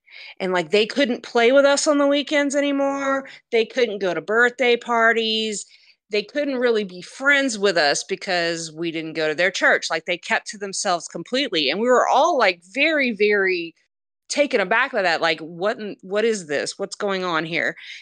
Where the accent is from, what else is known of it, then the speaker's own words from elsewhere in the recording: Louisiana, United States; I definitely still identify as a Cajun person. It was what my childhood was. I was steeped in it.